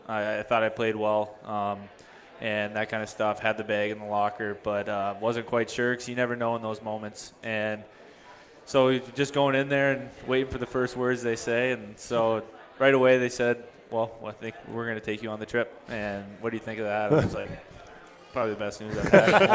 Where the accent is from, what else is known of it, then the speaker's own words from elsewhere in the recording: Minnesota, United States; also born or lived in North Dakota; I'm from Minnesota.